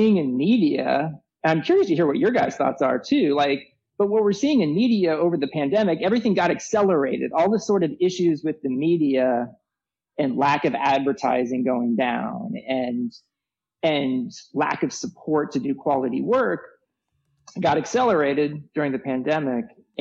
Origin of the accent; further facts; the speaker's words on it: Kansas City, Kansas, United States; So I got to Princeton. I'm from Kansas City. I grew up lower middle class on the Kansas side